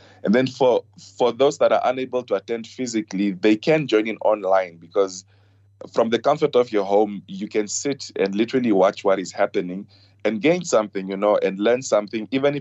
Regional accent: Rundu, Kavango East, Namibia; So I come from Rundu.

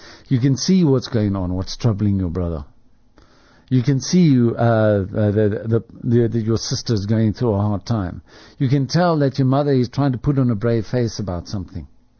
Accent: Springs, Gauteng, South Africa; The family that I grew up in Springs, my hometown.

